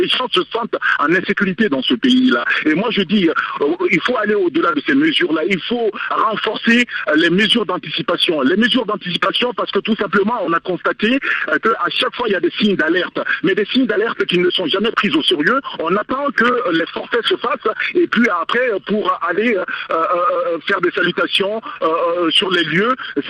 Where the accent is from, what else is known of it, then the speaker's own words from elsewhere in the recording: Mali; je suis malien